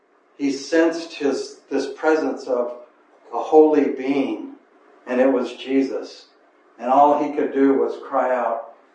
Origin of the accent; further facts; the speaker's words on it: Western United States, United States; I come from the Wild West, and there's some stagecoaches there. One of my banks in America is called Wells Fargo.